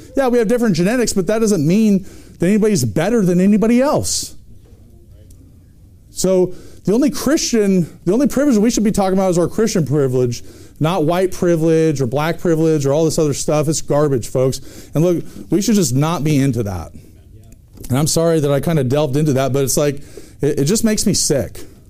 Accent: Pacific Northwest, United States; because I grew up in the Northwest. I never lived in the South.

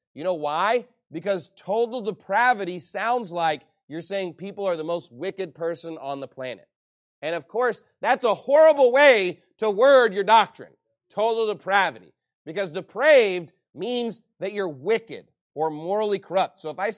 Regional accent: New York, United States; Now, I know that's the sin in Texas, but, you know, forgive me, I'm from New York, all right?

